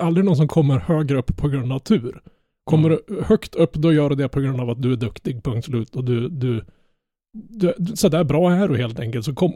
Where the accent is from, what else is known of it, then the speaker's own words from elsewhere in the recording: Norrland, Sweden; ja, jag är norrlänning, ja, jag är partisk.